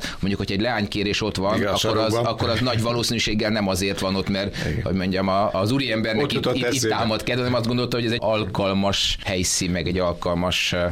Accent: Budapest, Hungary; mi budapestiként majdnem mindnap elhadunk ezen épületek előtt

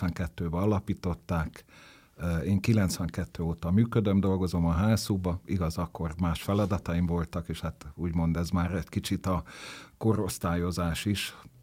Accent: Zurich, Switzerland; én zürichi gyerek vagyok, ott nőttem föl

